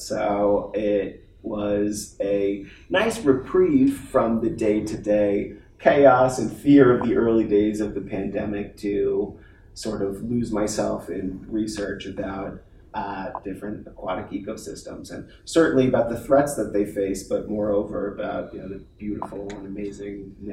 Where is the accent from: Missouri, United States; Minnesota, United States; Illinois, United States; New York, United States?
New York, United States; I grew up on Long Island by the water. You know, being at the beach was a big part of my life always.